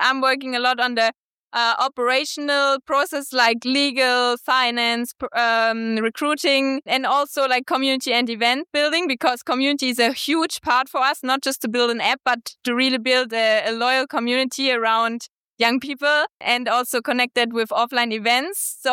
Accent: Germany; Nice to be here. Yeah, I'm originally from Germany.

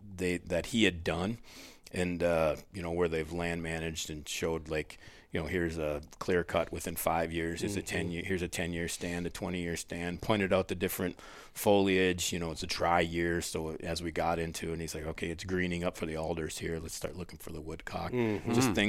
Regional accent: Minnesota, United States; I grew up in Minnesota. I've lived here.

